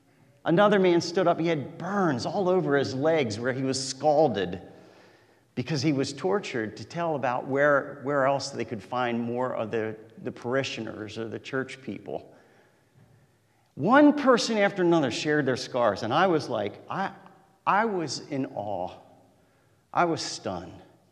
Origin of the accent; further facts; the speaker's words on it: United States; Oh my word, I'm from the United States.